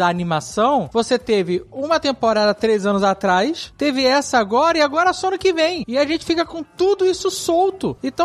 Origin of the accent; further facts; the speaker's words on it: São Lourenço, Minas Gerais, Brazil; tenho 26 anos, sou de São Lourenço.